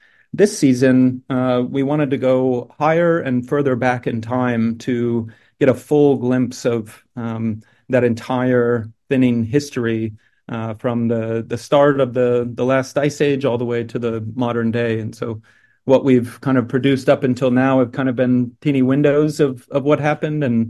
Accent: Ohio, United States; But so where I'm from here, this close to my hometown, we're completely covered by glacial deposits from the northern hemisphere that kind of grew south, and the entire state of Ohio

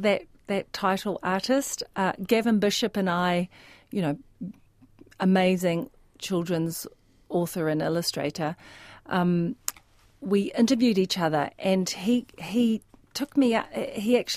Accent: Avondale, Auckland, New Zealand; attachment to our old villa that we grew up in Avondale.

